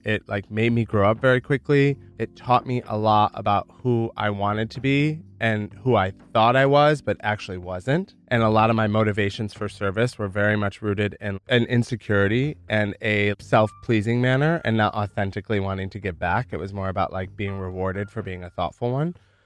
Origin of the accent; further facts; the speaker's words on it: Michigan, United States; felt unsafe or unloved in Michigan. What's interesting is that I never really felt like at home in my hometown.